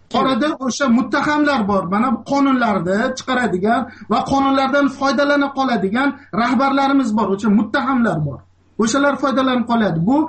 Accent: Surxondaryo Region, Uzbekistan; Surxondaryodanman.

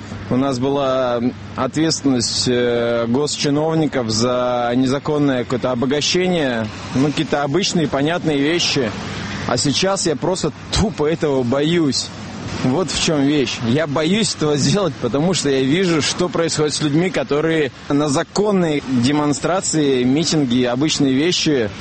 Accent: Moscow, Russia; Ну, просто я живу, я москвич.

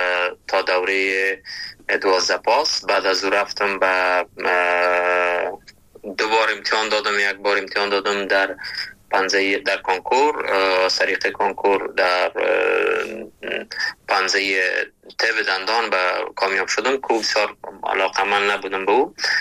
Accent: Kabul, Afghanistan; ما در کابل به دنیا آمدیم ولی در اصل از لغمان هستم

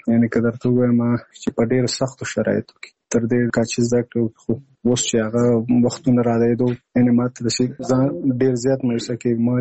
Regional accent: Nangarhar, Afghanistan; now in Kabul, Afghanistan; زموږ کور په ننګرهار کې دی، زه په کابل کې یم دلته

